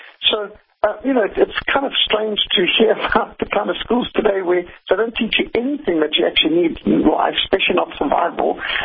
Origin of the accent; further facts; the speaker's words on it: Zimbabwe; I was brought up in Rhodesia, what today is Zimbabwe, and Rhodesia back in 1960s and 70s was a war-torn country.